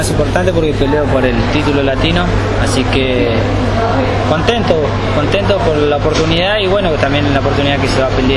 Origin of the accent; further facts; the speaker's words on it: Corrientes, Argentina; now in Escobar, Argentina; Yo me crié en Corrientes, pero yo nací en Escobar y ya hace como 10 años que estoy acá